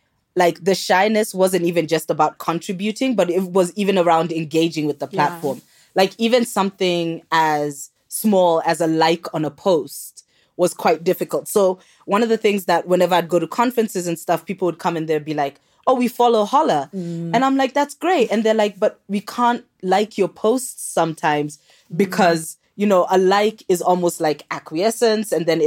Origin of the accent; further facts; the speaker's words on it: Kenya; I'm actually Kenyan.